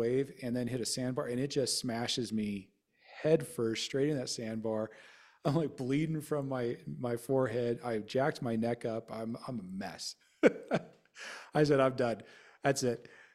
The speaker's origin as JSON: {"language": "English", "region": "Colorado", "country": "United States", "tie": "born or raised there", "said": "so I grew up in Colorado, no ocean experience, right?"}